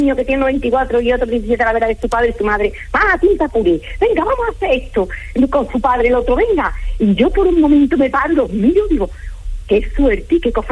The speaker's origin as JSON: {"language": "Spanish", "town": "Coria del Río", "region": "Andalusia", "country": "Spain", "said": "De Coria del Río."}